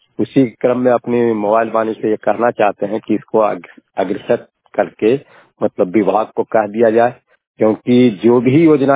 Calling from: Bihar, India; जिला नंदा से बात कर रहा हूँ।

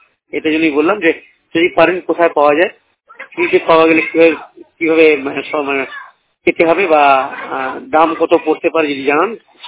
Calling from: Kankinara, West Bengal, India; কথা বলছিলাম কাকিনাড়া থেকে, উত্তর চব্বিশ পরগনা, পশ্চিমবঙ্গ।

